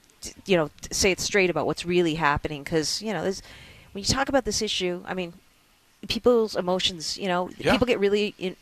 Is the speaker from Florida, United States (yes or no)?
no; New Hampshire, United States; I grew up in New Hampshire, though. You know, there's a lot of services and resources that we get here in Massachusetts that we didn't get in New Hampshire